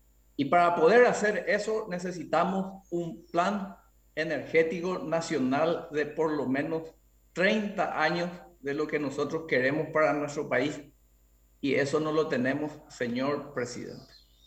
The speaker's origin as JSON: {"language": "Spanish", "country": "Paraguay", "said": "como parlamentario, como ciudadano paraguayo"}